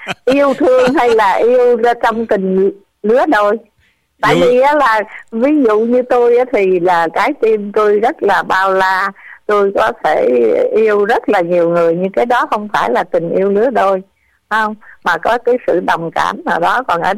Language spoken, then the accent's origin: Vietnamese; Rạch Giá, Kien Giang, Vietnam; má tôi là ở trong Nam, cho nên tôi là được sinh ra mà lớn lên ở Rạch Giá.